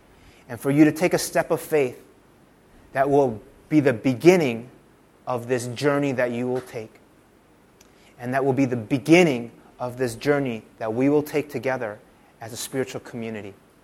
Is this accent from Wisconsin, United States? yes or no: no; Chicago, Illinois, United States; I wanted to get back to my hometown, which was Chicago, and start working there.